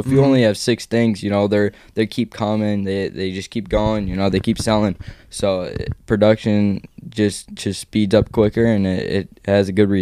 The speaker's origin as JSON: {"language": "English", "town": "Chicago", "region": "Illinois", "country": "United States", "said": "You know, I'm from Chicago, as you guys might know"}